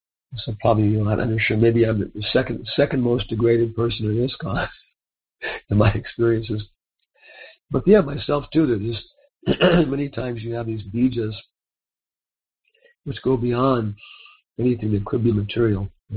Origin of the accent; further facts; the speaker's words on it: California, United States; also born or lived in Guam; I was born on Guam, but I think the stork, kind of like my mother was from Kansas, you know, but I think the stork was kind of confused. And so, my littlest childhood in California